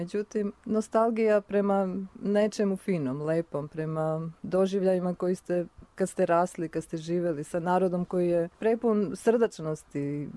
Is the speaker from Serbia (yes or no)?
no; Kumanovo, Northeastern, North Macedonia; Ja sam rodom iz Kumanova. To je prvi grad kad se uđe u Makedoniju.